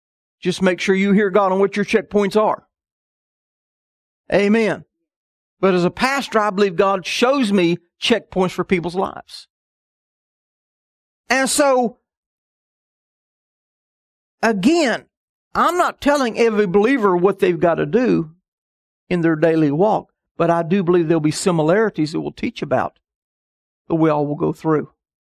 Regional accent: Huntsville, Alabama, United States; When I was growing up in Huntsville, Alabama, I lived at the foot of Montesano Mountain.

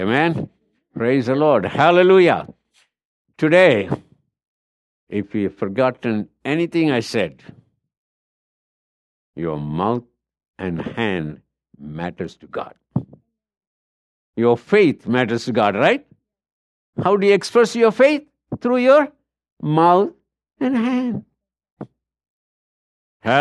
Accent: India; You look like a man from India. You are right. I'm not just a man from India. I'm a missionary from India.

